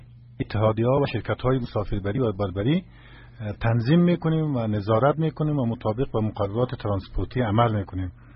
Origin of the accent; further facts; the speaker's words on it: Afghanistan; ما به عنوان یک افغان